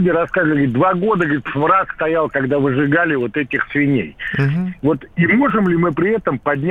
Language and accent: Russian; Moscow, Russia; я из Москвы.